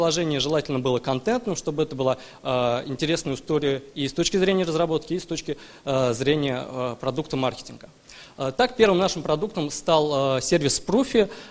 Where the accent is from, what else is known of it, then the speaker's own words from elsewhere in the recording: Nizhny Novgorod, Nizhny Novgorod Oblast, Russia; все наши члены из Нижнего Новгорода, и мы в определенный момент, там, несколько лет назад, учились все в университете.